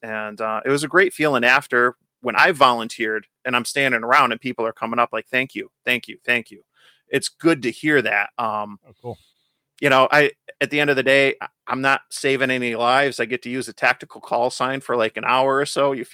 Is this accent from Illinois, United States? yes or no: no; New Hartford, New York, United States; he's in New Hartford, which is a suburb of Utica. I'm like, hey, I'm from New Hartford.